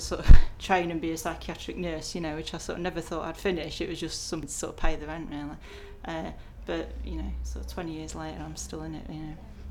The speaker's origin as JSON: {"language": "English", "town": "Sheffield", "region": "Yorkshire and the Humber", "country": "United Kingdom", "tie": "born or raised there", "said": "I was born in Sheffield. I suppose originally sort of very sort of working class sort of background, you know, my sort of dad was a steel worker and both my grandfathers were steel workers, both my grandmothers were domestics"}